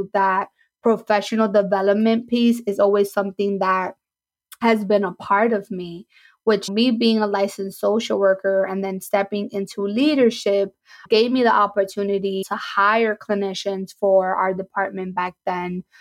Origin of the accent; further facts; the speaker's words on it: New York City, New York, United States; I was born and raised in New York City. I was raised by a single mother and I grew up in low income.